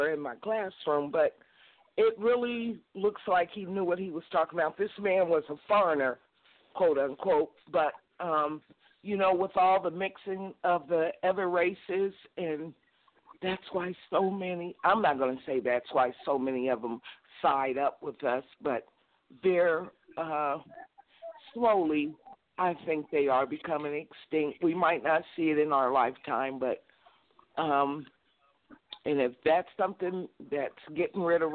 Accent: North Carolina, United States

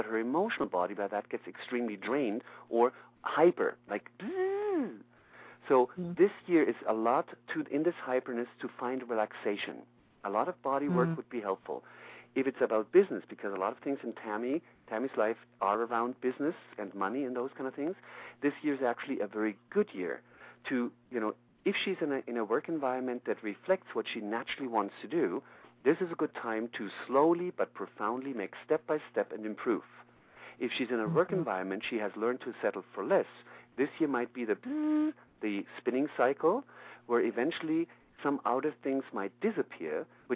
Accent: Canada; as I'm traveling, because I come from Canada, do some workshops here in California.

